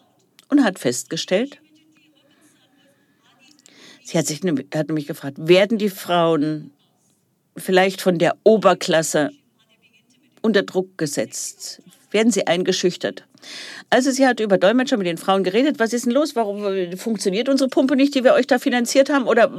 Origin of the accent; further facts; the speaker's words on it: India; Ich komme aus dem Bollywood-Land.